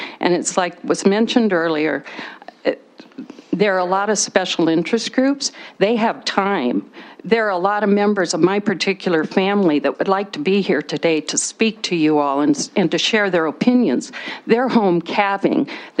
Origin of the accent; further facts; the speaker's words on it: Montana, United States; And in our particular county, which I'm also from Park County, we have seen the disregard